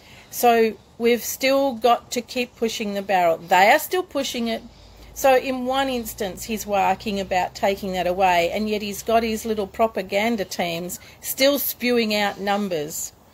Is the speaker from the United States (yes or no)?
no; Western Australia, Australia; It's just that I'm West Australian, so I'm just bringing this news out today